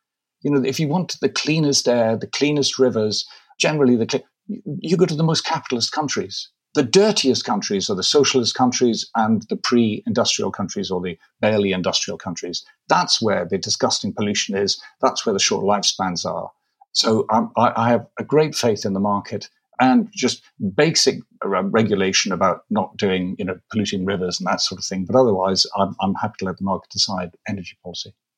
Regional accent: North East England, United Kingdom; accent: Geordie; I put on a funny accent now, but actually I come from the Northeast. I was Geordie. And when I've had a bit of drink, I started to talk with Geordie again.

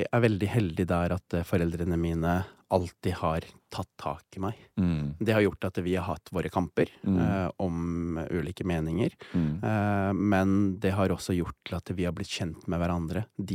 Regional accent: Oslo, Norway; born or raised there

